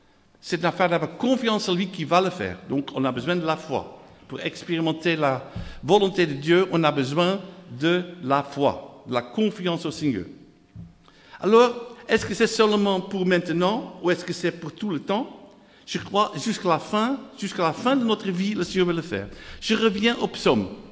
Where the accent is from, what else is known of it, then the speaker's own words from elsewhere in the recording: Netherlands; first language Dutch; French is a second language; now in France; En anglais, en français, même en néerlandais, ma langue maternelle. Je suis de la Hollande d'origine, ce n'est pas ma faute. Mes parents étaient né là, et mes grands-parents et tout le reste.